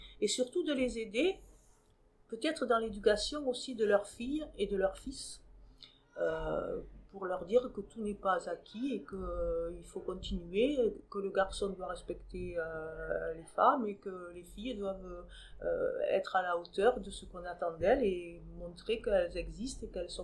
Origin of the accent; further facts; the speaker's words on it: South-West France, France; Je suis originaire du Sud-Ouest, peut-être que vous l'avez entendu en mon accent.